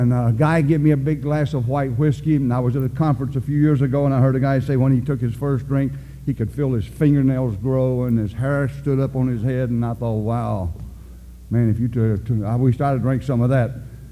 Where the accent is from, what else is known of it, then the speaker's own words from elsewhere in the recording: North Carolina, United States; And I am from North Carolina and made some of the greatest white whiskey in the world.